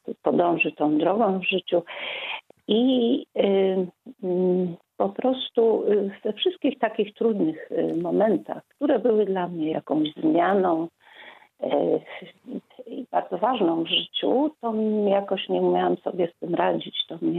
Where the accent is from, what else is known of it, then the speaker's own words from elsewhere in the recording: Kraków, Lesser Poland, Poland; jestem alkoholiczką i jestem z Krakowa.